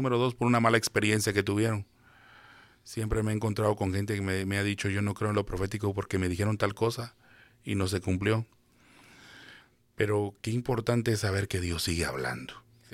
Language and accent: Spanish; Guatemala; como decimos en Guatemala